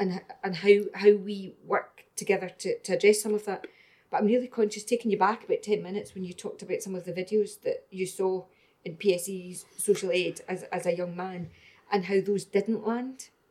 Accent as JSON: {"language": "English", "region": "Scotland", "country": "United Kingdom", "said": "And it's maybe, you know, this is a bold statement, but it's maybe we as Scottish society."}